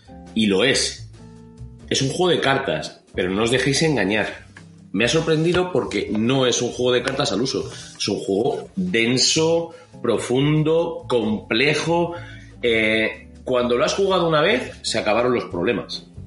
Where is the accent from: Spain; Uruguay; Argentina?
Spain; Pero bueno, soy español, joder.